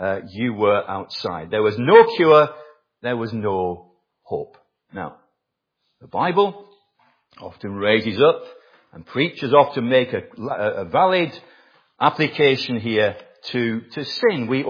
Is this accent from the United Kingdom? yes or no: yes; England, United Kingdom; Now, I'm English and many here are Welsh